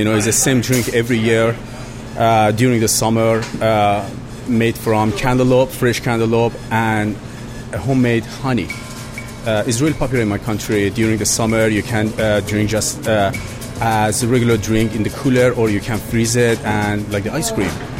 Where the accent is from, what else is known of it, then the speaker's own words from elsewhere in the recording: Iran; I'm from Iran.